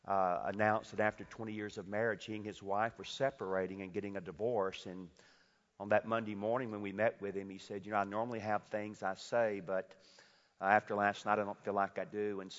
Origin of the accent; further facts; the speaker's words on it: Atlanta, Georgia, United States; Again, understand, I'm from Atlanta, Georgia, and we do talk in a particular kind of a way there, and it simply was the way that I was raised.